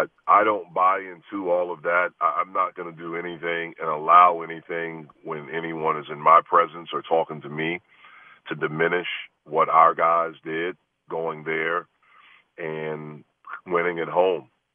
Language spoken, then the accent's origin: English; North Carolina, United States; I mean, with me growing up in North Carolina, as a young kid, I was a huge Carolina fan.